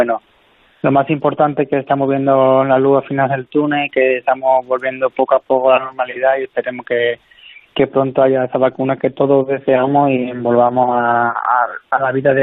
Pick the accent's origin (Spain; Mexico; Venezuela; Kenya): Spain; moved away; No, aquí la medida no ha sido tan severa como en España. He tenido contacto con gente de mi pueblo, que han estado hasta el ejército ahí en la calle para que no pudieran salir.